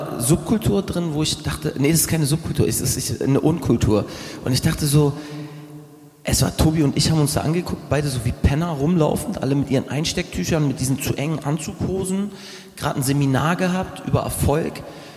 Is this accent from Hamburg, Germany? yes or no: yes; Hamburg, Germany; man kommt sich ein bisschen provinziell vor als Hamburger auch